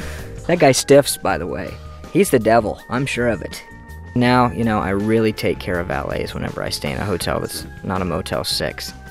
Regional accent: Nebraska, United States; I mean, I grew up in Nebraska in the Midwest, so all I really had was, the soft rock radio

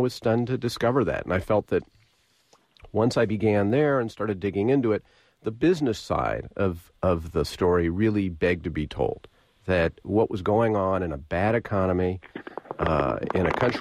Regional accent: Berkeley, California, United States; now in Oakland, United States; I grew up in Berkeley. I came of age in the 1970s when marijuana use was very widespread. I live in Oakland now.

